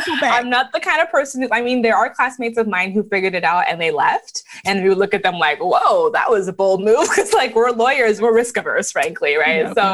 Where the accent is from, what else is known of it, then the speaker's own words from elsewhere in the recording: Canada; also born or lived in Lagos, Nigeria; So I was born in Nigeria in Lagos and left when I was pretty young. We moved to Canada. And while in Canada, we moved around to different cities.